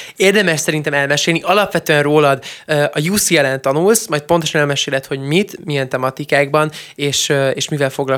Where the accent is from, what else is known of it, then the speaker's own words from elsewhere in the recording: Hungary; két magyarként a kurzusainkon, a gazdasági kurzuson, az economics kurzuson és a politikai kurzuson is elhoztuk a legjobb diáknak járó díjakat